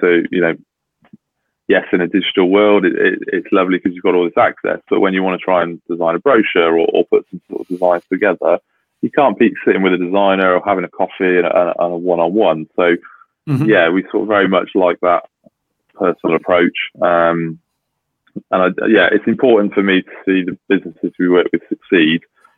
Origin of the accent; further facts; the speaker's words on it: Cheltenham, South West England, United Kingdom; well, Cheltenham is my hometown. That's where I was born.